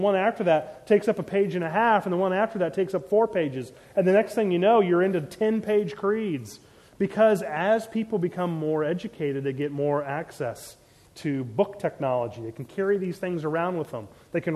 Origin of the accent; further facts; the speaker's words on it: Maryland, United States; And that was the number that I had growing up in Maryland.